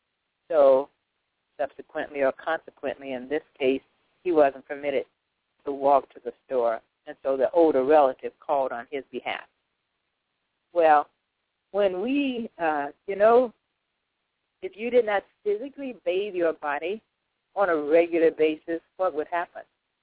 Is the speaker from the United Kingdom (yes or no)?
no; Indiana, United States; I'm from Indiana, and in Indiana, it gets very cold in the winter.